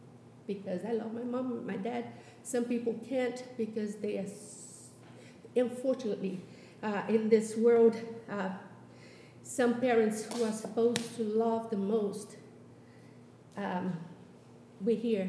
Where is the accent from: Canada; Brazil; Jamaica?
Brazil; now in Boston, United States; forget about Rio de Janeiro, which is, I came from Brazil. Over there, the thing is worse.